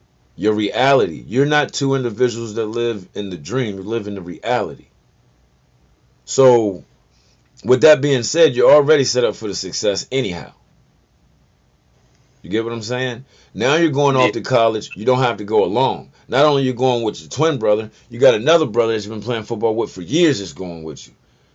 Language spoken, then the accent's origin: English; Culpeper, Virginia, United States; I grew up in Culpeper. I did not want to stay in Culpeper. My family, my mom and dad's side grew up in Fauquier. Didn't want to be in Fauquier.